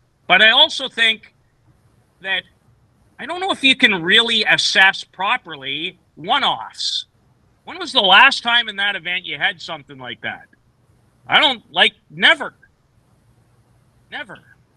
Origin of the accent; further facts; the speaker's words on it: Saskatoon, Saskatchewan, Canada; his incredible day in Saskatoon, which the only frickin' event I miss in my hometown ever happens to be that one.